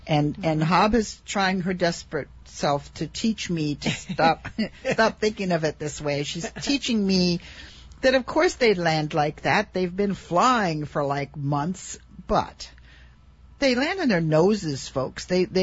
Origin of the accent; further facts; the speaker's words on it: Northern Mariana Islands; when I was growing up, I grew up in the Marianas, and we called them goonie birds.